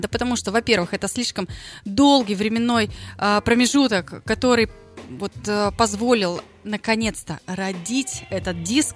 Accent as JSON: {"language": "Russian", "region": "the North", "country": "Russia", "accent": "northern", "said": "некоторые люди обращают до сих пор на мой северный говор. Хотя, вроде бы, я говорю нормально, но говорят, ты откуда-то? Я говорю, с севера."}